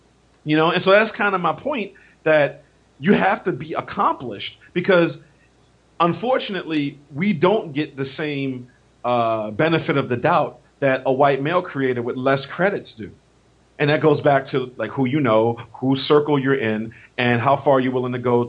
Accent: Baltimore, Maryland, United States; Yeah, Jason Wise, his brother, he's doing over in Baltimore, my hometown.

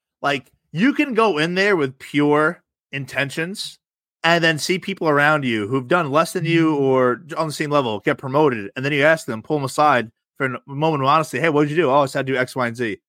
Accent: Rumson, New Jersey, United States; And Tom, I grew up in Rumson, which is a very wealthy town and one of the richest

